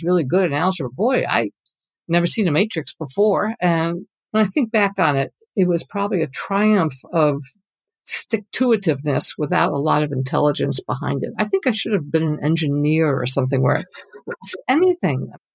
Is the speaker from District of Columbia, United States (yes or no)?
no; New York, United States; I grew up in New York State. We had the New York State Regents.